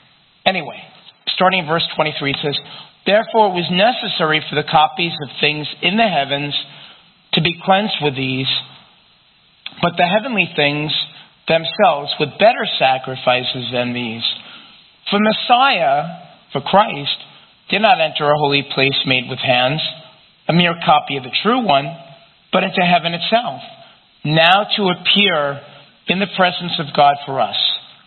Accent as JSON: {"language": "English", "region": "New York", "country": "United States", "tie": "born or raised there", "said": "I remember when I was growing up in New York, and we used to go to Yom Kippur services. We would walk from our apartment all the way to synagogue."}